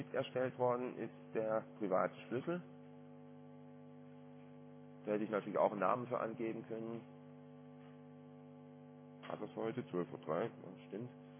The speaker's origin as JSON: {"language": "German", "region": "Thuringia", "country": "Germany", "said": "Ich komme aus Thüringen."}